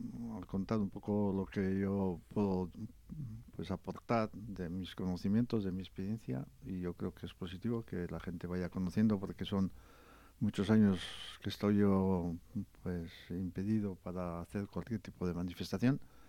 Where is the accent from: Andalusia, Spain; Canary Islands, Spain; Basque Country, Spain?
Basque Country, Spain; Como pueblo vasco, creo que en 40 años no hemos avanzado